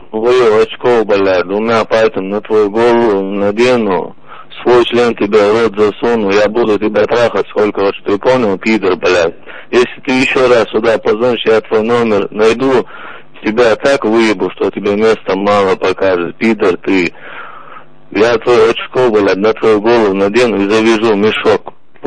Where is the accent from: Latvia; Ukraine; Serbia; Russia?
Russia; Chechnya; Я чеченец.